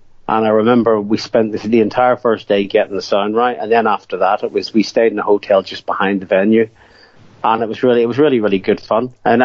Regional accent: Northern Ireland, United Kingdom; We came from Northern Ireland, which was tiny.

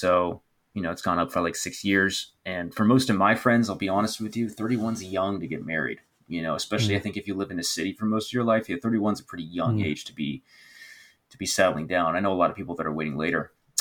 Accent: United Kingdom; So I'm English. Mm. I'm half English, half Puerto Rican.

